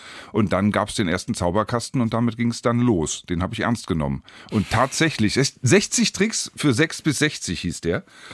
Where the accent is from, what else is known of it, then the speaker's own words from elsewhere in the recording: Hannover, Lower Saxony, Germany; Ich habe lange in München gearbeitet, in Düsseldorf gearbeitet, also immer, wenn es dann um Radio, Fernsehen ging. Und bin aber dann eben doch Hannover immer sehr treu geblieben, weil das einfach meine Heimat ist.